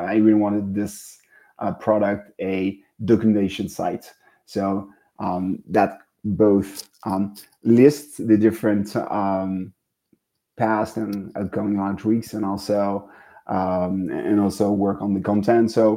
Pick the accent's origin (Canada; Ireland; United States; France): France; from France